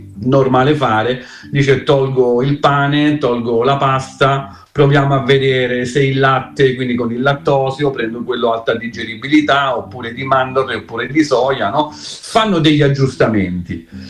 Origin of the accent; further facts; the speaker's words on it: Southern Italy, Italy; Ma io sono un terrone anomalo